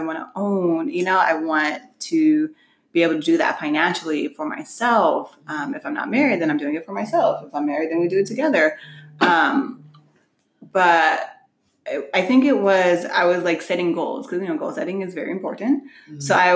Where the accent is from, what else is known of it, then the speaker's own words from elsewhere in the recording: Sacramento, California, United States; also born or lived in Stockton; Yes, I was born in Sacramento, lived there until preteen, I think it was.